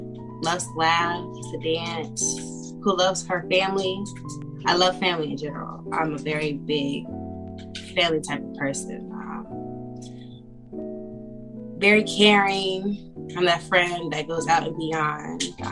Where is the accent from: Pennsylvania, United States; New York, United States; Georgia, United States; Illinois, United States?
Georgia, United States; now in Oak Grove, United States; I was born and raised in Georgia, but I currently live in Oak Grove, Kentucky with my husband and my son.